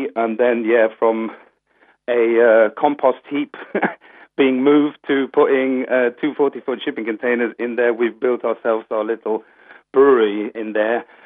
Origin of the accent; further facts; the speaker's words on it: Germany; I mean, I'm from Germany, so that was the first thing I noticed